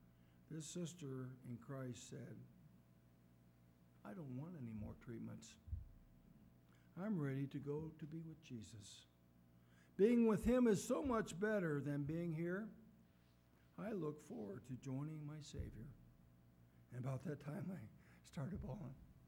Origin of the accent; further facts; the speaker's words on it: Ohio, United States; I'm from Ohio.